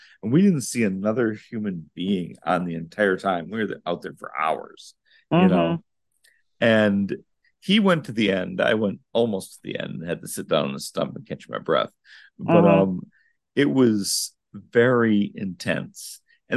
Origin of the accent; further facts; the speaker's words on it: Fond du Lac, Wisconsin, United States; I'm from Milwaukee. I'm not from Milwaukee. I'm from rural Fond du Lac